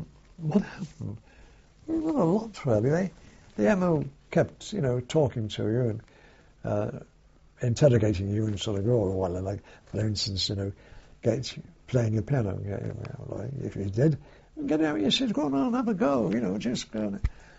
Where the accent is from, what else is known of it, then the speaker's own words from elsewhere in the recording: Liverpool, North West England, United Kingdom; I was waiting for demob in my hometown, Liverpool.